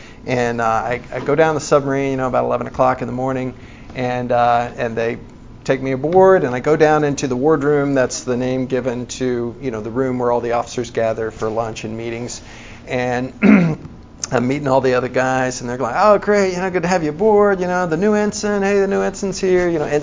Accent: Arkansas, United States; I am from Arkansas originally, Whoopig Suey.

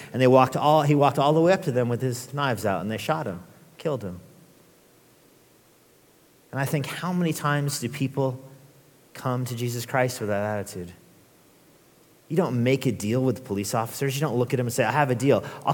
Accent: Albuquerque, New Mexico, United States; As I mentioned last night, I'm from Albuquerque, and there was a police shooting there a couple weeks ago that perhaps you heard about in the news.

